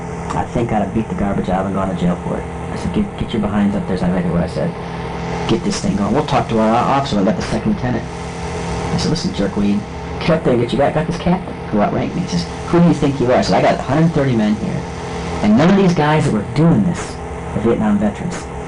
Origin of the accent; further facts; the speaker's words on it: United States; Especially if you're a vet. Especially if you're a volunteer. I mean, it's just terrible being an American.